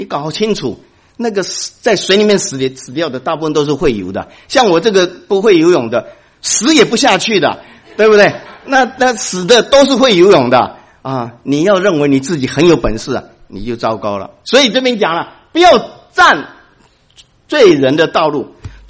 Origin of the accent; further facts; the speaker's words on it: Taiwan; 我是台湾来的啊，你们知道，讲得清楚，因为我台湾的背景，就讲台湾的例子比较容易讲。